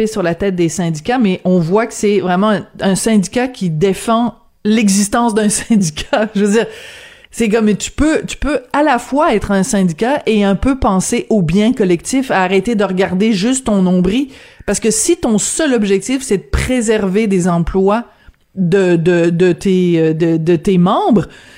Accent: Bordeaux, Nouvelle-Aquitaine, France; born there; c'est pas pour rien que je suis né en France. Puis où est-ce que je suis né en France? À Bordeaux.

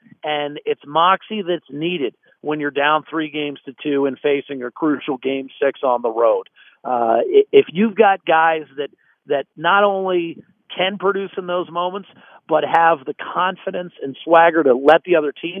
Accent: Pittsburgh, Pennsylvania, United States; I feel like as an American who was born on the East Coast, I can say this with some degree of confidence. And all due respect to the Igloo, which I grew up in, you know, as a fan of the Penguins.

